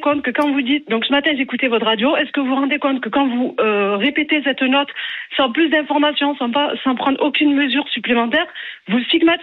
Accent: Provence-Alpes-Côte d'Azur, France; Je suis français, je suis né dans le 83, j'ai grandi en France, j'adore mon pays. L'Algérie, j'y vais parce que mes parents sont nés là-bas

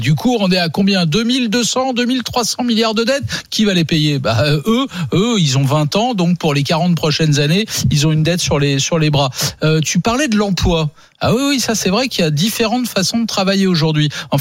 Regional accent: Provence-Alpes-Côte d'Azur, France; il y a autant d'habitants que dans mon petit village du Var.

